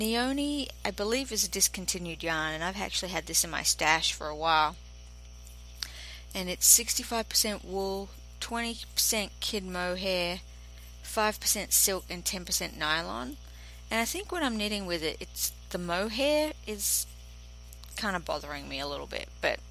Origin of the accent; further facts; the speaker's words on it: Australia; I'm from Australia